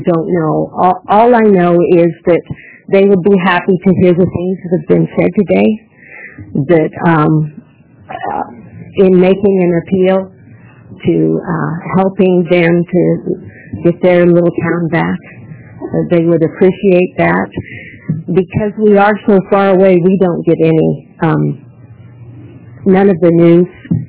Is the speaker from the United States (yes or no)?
yes; Scappoose, Oregon, United States; I'm from Scappoose. I was raised in the NISA area.